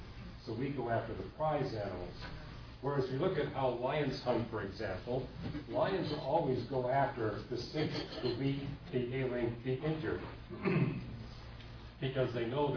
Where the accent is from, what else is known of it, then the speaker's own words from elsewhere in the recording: British Columbia, Canada; Now, I grew up in British Columbia, and you know, my mother and father, although they were very poor, wound up buying one of these deep freeze freezers.